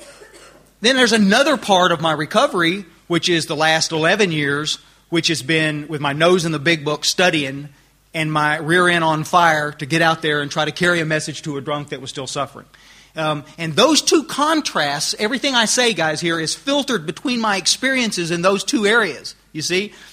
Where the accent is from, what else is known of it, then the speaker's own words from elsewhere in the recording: Texas, United States; I used to think as a Texan I was pretty tough, but you know what? I'm the biggest wussy that ever crawled out of Texas.